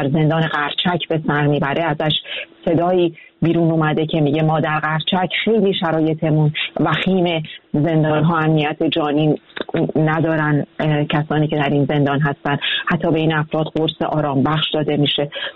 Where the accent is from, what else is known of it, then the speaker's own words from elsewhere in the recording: Iran; گفتن از وطنم ایران